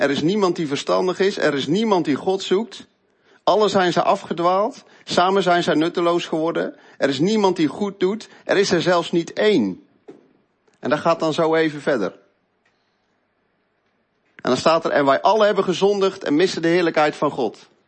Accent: Uitwijk, North Brabant, Netherlands; ik zal me eerst even voorstellen. Wij komen uit Uitwijk. Ik denk dat je daar nooit van hebt gehoord, maar het ligt naast Woudrichem.

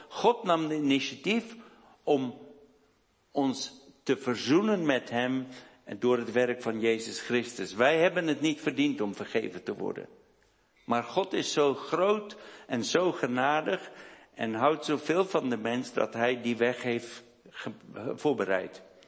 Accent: South Africa; Dutch is a second language; now in Netherlands; Mijn vrouw en ik zijn beide geboren en getogen in Zuid-Afrika, maar wonen inmiddels 30 jaar hier in Nederland.

